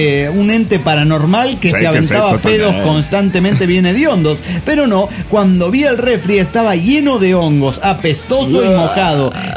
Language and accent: Spanish; Mexico City, Mexico; del DF Mexicano.